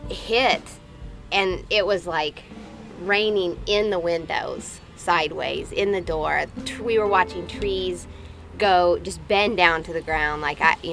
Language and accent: English; Missouri, United States; The sky turned green, and I'm from Missouri, and so I thought, this is what it feels like when there's a tornado.